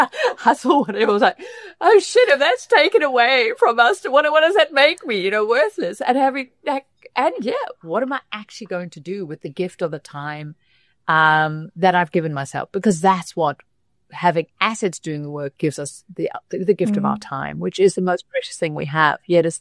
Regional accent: South Africa; moved away as an adult; I am South African and I came back to South Africa having lived 17 years all over different places in the world.

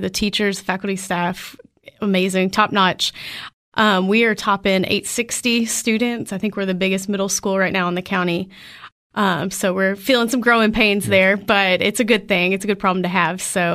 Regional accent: Clarksville, Tennessee, United States; I grew up in Clarksville

